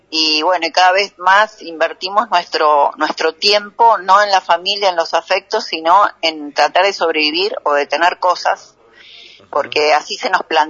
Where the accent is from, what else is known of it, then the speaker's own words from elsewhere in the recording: Mendoza, Argentina; Yo soy mendocina y a mí me encanta el interior de nuestro país